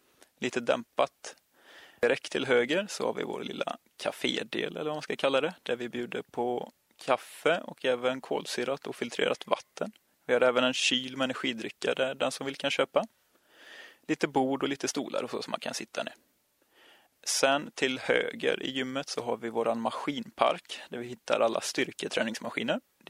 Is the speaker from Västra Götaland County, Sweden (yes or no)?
yes; Nossebro, Västra Götaland County, Sweden; eftersom jag kommer ifrån Nossebro